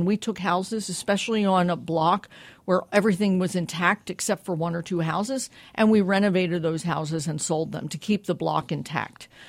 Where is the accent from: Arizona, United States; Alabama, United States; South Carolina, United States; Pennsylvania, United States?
Pennsylvania, United States; born there; I was born in Delaware County. I went to school in Upper Darby High School, before Tina Fey, and went away to college and came back to Philadelphia to go to law school.